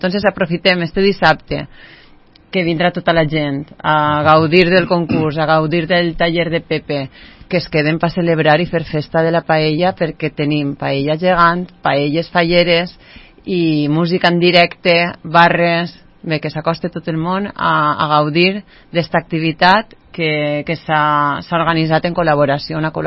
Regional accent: Oliva, Valencian Community, Spain; a Oliva som valencians, mos agrada la paella i mos agrada la festa

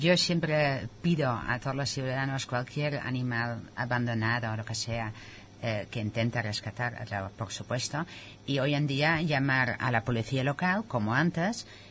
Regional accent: Netherlands; Yo vengo de un país, yo vengo de Holanda. Es un país donde no existe un animal abandonado en la calle.

